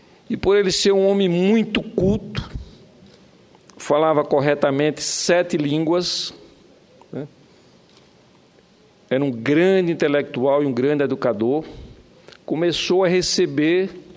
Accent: Cajazeiras, Paraíba, Brazil; born there; homenagear a cidade onde nasci, a cidade de Cajazeiras, hoje um grande polo econômico e também um grande polo universitário.

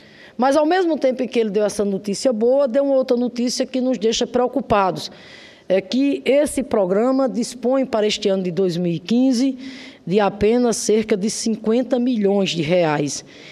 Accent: Rio Grande do Norte, Brazil; Lá no meu estado, o Rio Grande do Norte

